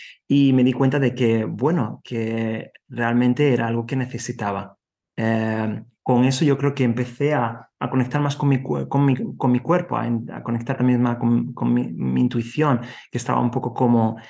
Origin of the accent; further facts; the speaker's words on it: Spain; Yo estaba en ese momento trabajando en Alemania, soy de España